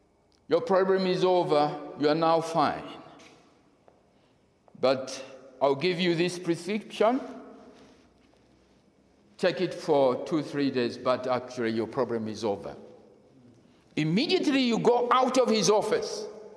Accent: Malawi; I remember in the year 1987, in my home country, I personally had arthritis and was met with three physicians, Dr. Meshek from Egypt, Dr. Friend from London, and Jack Wirima from Malawi, one of the best doctors we have in Malawi.

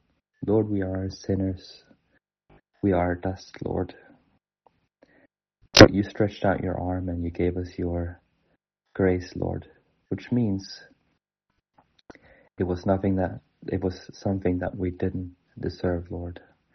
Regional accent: Norway; English is a second language; So I'm from Norway in the church in Vardal

